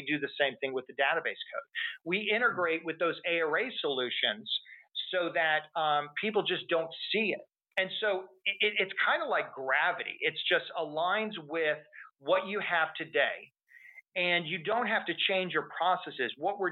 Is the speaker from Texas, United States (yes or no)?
yes; Texas, United States; And look, I'm from Texas